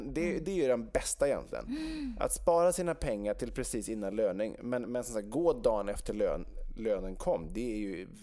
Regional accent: Götaland, Sweden; Vi befinner oss då i Svealand, men jag är dock uppvuxen då i Götaland.

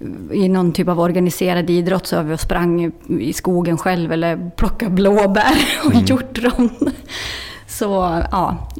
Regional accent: Ånge, Västernorrland County, Sweden; also born or lived in Östersund; Men min pappa tyckte att jag inte skulle växa upp i en storstad. Så vi flyttade till Ånge där han hade vuxit upp. Det är 10 mil ifrån Östersund. Så jag har ju liksom dubbelt medborgarskap, surjämte klyktattare, alltså Jämtland Medelpad.

